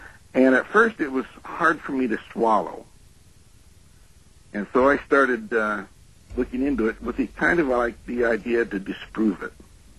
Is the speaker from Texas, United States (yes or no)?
no; Mesa, Arizona, United States; When I was 14, I was raised in Mesa, Arizona